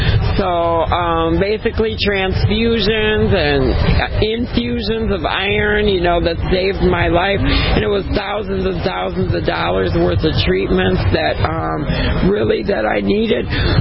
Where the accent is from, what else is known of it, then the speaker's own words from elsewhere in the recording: Madison, Wisconsin, United States; I'm from Madison, Wisconsin.